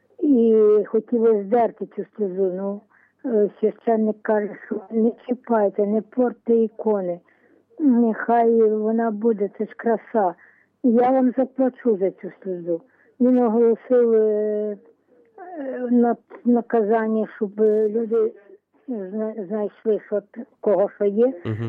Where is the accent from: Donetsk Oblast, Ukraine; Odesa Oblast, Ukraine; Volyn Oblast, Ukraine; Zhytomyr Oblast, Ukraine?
Zhytomyr Oblast, Ukraine; Я з Житомирщини, під Житомиром наше село було.